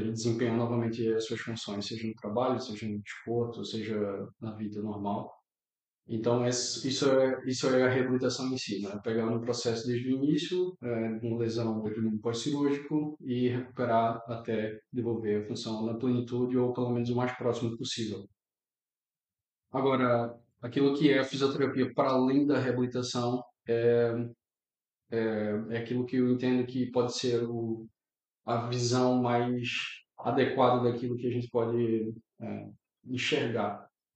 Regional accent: Brazil; now in Portugal; sou brasileiro, mas minha formação foi toda feita aqui em Portugal.

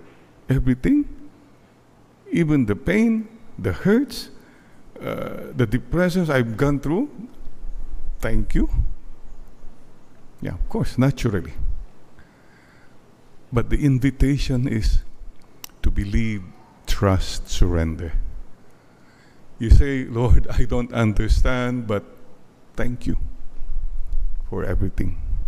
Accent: Bani, Ilocos Region, Philippines; when I was a little boy growing up in Bani, Pangasinan, a very poor town

